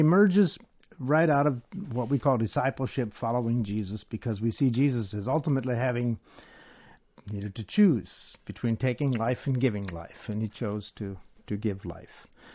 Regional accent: United States; yes, I am an American. Yes, there are many things about my country I love.

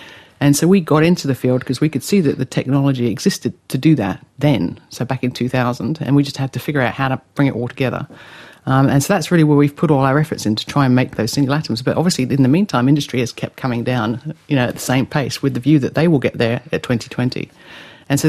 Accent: England, United Kingdom; now in Australia; I grew up in England and, I went to a very good university. I worked as a researcher in Cambridge

